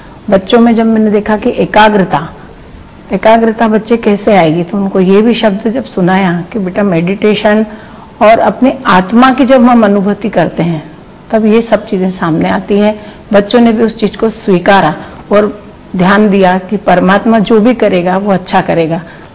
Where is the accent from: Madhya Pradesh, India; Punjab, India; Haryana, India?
Madhya Pradesh, India; Indore; मैं इंदौर से हूँ